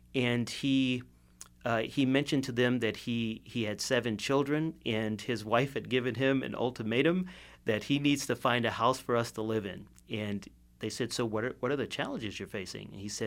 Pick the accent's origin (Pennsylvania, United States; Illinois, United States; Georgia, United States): Illinois, United States; Evanston; I grew up in a city just north of Chicago called Evanston, Illinois.